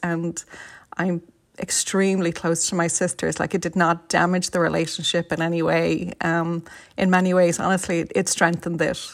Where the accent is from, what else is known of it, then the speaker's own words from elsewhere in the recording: Phibsborough, Leinster, Ireland; But no, I'm from Phibsborough, not a stone's throw from Cabra. And I followed my childhood friend here.